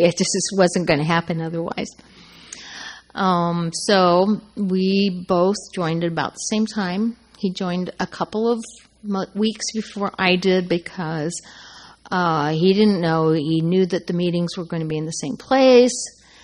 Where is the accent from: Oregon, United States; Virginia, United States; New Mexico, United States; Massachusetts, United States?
Oregon, United States; I'm from Oregon.